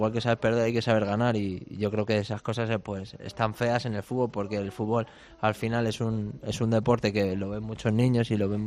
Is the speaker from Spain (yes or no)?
yes; Madrid, Community of Madrid, Spain; Yo soy de La Ventilla, ahí al lado del barrio Pilar.